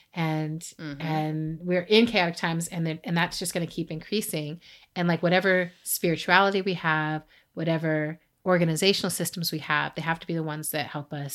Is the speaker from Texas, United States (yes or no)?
yes; Texas, United States; born there; I was born in Texas and all my people from Carolina, sonny.